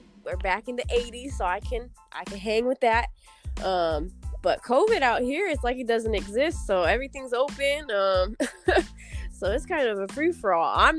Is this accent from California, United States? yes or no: yes; Fresno, California, United States; also born or lived in Pasadena; So, I am from California. I was born in Pasadena, so in Los Angeles area, but I was born or like raised mainly in Fresno, California. So, the dead center.